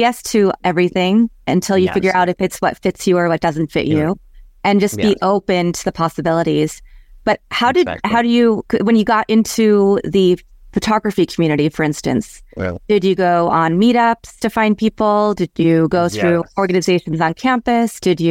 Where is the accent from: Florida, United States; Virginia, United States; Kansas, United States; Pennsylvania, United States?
Kansas, United States; also born or lived in Chicago / Los Angeles / San Francisco / Houston; And I know that because I grew up in Kansas. Yes. And then I lived in Chicago. I've lived in Los Angeles three times now, San Francisco and Houston.